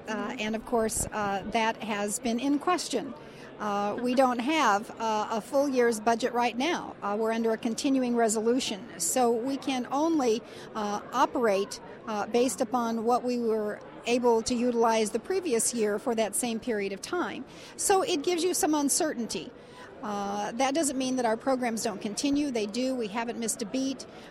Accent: Illinois, United States; you pointed out the millions and billions of dollars that are invested in Illinois alone, which is my home state

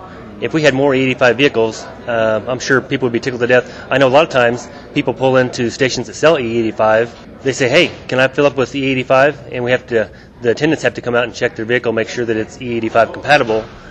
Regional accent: Illinois, United States; I'm from East Central Illinois. I live in the Tuscola area.

